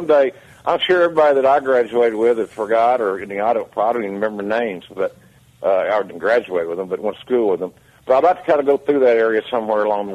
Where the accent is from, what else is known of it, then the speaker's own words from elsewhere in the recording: Fort Bragg, California, United States; born there; But so I was born in Fort Bragg, California, where my dad was in the logging business.